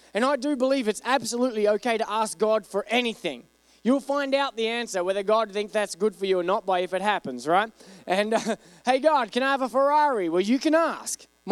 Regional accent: Australia; now in United States; I'm from Australia where dogs live outside.

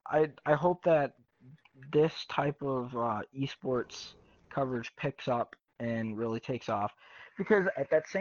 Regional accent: Green Bay, Wisconsin, United States; I feel bad saying that because I'm from Green Bay, Wisconsin.

